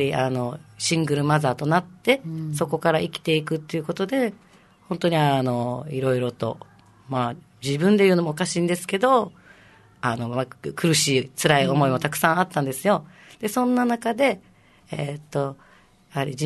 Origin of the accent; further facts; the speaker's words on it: Kadena, Okinawa, Japan; 私もともと嘉手納出身、那覇は全く地元じゃないじゃないですか